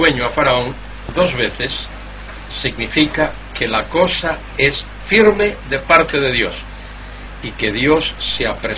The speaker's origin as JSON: {"language": "Spanish", "region": "Galicia", "country": "Spain", "said": "Soy gallego."}